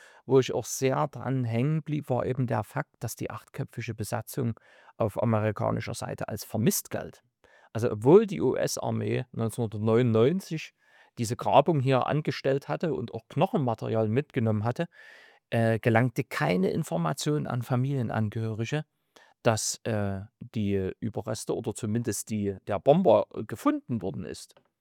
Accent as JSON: {"language": "German", "town": "Kreischa", "region": "Saxony", "country": "Germany", "tie": "born or raised there", "said": "Ich bin Jahrgang 77 und in meinen 20er Jahren, also in den 90er Jahren, habe ich sehr gern für unser Amtsblatt meiner Heimatgemeinde Kreischa die Rubrik Heimatgeschichte geschrieben."}